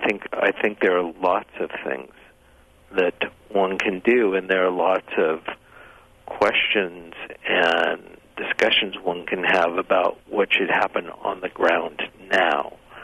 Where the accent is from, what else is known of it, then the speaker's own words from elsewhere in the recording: West Coast, United States; So, as a Reformed Jew growing up on the West Coast